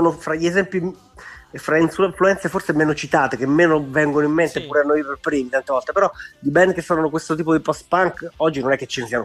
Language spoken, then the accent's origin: Italian; Fabriano, Marche, Italy; accent: Fabrianese; a sentirmi pronunciare il francese con accento fabrianese